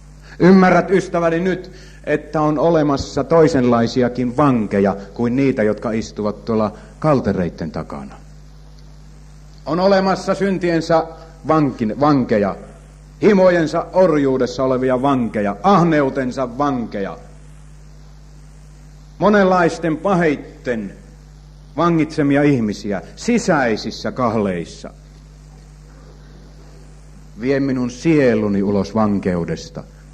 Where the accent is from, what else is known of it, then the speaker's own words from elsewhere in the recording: Kuopio, North Savo, Finland; born there; Minä synnyin Kuopiossa rakennusurakoitsijan perheeseen.